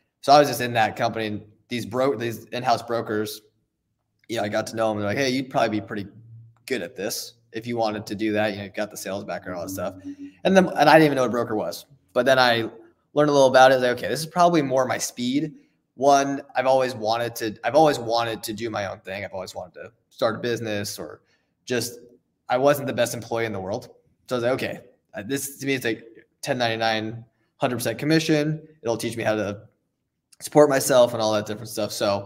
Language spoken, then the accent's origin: English; Overland Park, Kansas, United States; I'm from Overland Park, Kansas City originally, so I went to KU.